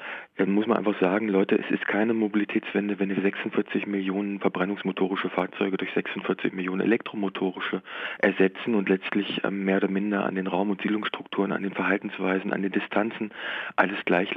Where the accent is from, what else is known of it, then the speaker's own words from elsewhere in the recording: Lower Saxony, Germany; Ende der 80er, Anfang der 90er Jahre noch in meinem Heimatdorf fuhren die Väter aus dem Dorf, ich bin in der Nähe von Wolfsburg und Braunschweig groß geworden, selbstverständlich mit Fahrgemeinschaften morgens zur Arbeit